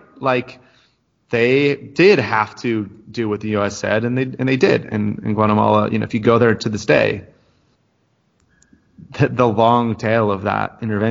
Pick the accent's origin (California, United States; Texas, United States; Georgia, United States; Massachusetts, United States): California, United States; Los Angeles; I'm from Los Angeles, like, what if Moscow had bombed LA in 1954?